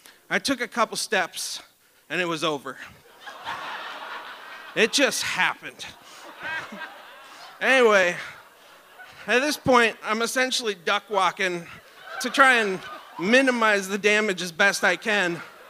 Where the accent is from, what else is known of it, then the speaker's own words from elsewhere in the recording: Talkeetna, Alaska, United States; So I grew up in Talkeetna, and that kind of made me a de facto outdoor kid, camping, fishing, etc.